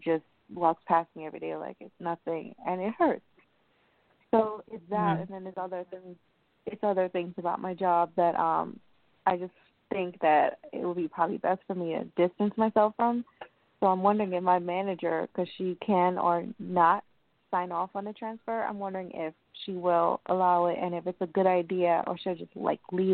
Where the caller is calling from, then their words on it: Long Island, New York, United States; I'm calling from Long Island, New York.